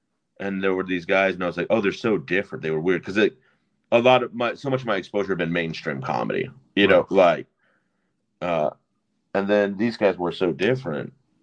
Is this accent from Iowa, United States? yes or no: no; Fort Worth, Texas, United States; I'm from Fort Worth, but I started in Portland, Oregon.